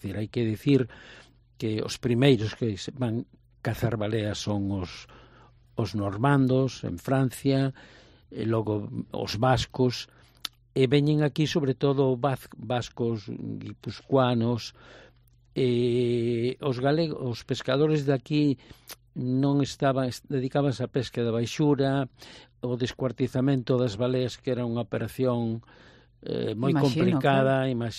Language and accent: Galician; Ferrol, Galicia, Spain; Para xente que somos de Ferrol de toda a vida